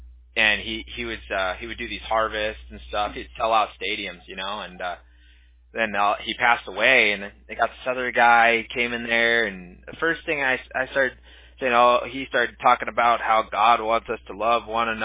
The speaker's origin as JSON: {"language": "English", "country": "United States", "said": "I took so much pride in being American growing up, you know? I was raised by a good old boy, and I got a lot of family members that were in the service"}